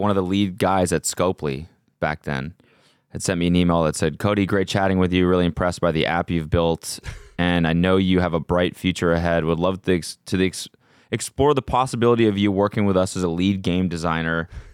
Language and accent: English; Canada; I'm like coming from Canada.